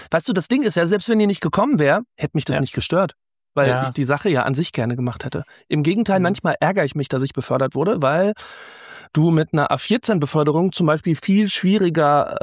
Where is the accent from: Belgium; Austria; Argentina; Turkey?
Belgium; Brussels, Brussels-Capital Region; also born or lived in Bochum, Germany; now in Essen, Germany; Ich bin gebürtig aus Bochum, habe aber meine Jugend und meine bewusst intensive Sozialisation in Brüssel verbracht. Und ich muss sagen, als ich nach Essen gezogen bin